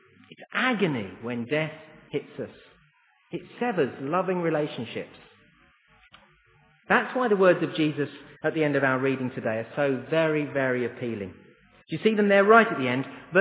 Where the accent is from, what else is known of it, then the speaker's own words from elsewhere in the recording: Letchworth, East of England, United Kingdom; some of them haven't moved from my hometown in Letchworth.